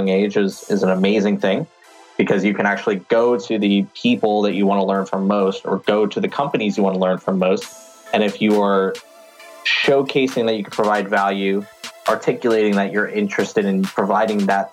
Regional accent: Florida, United States; because I grew up in South Florida.

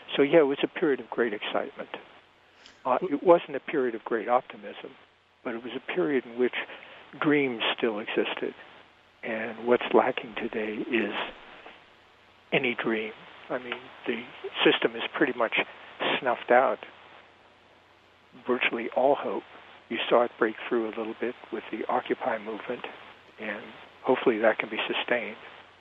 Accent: Pennsylvania, United States; I grew up in western Pennsylvania watching the Rust Belt evolve in the 1950s, excuse me, in the 1940s.

